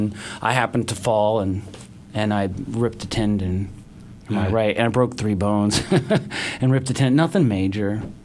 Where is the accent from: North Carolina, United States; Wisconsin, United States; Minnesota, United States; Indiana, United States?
North Carolina, United States; I'm from North Carolina. The long evenings, long days, storytelling, sitting around. There's nothing to do.